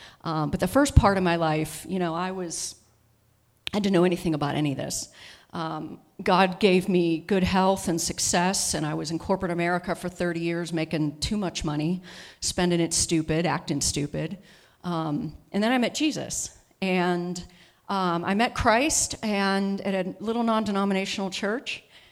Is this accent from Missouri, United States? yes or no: no; Pittsburgh, Pennsylvania, United States; I grew up in Pittsburgh, Pennsylvania. My relatives came from Slovakia area to work in the mills, steel mills in Pittsburgh.